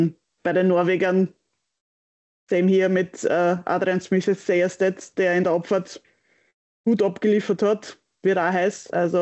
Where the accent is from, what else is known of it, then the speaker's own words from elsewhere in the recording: Austria; Das ganze Team muss man als Österreicher sagen, also die Schweizer, richtig cool.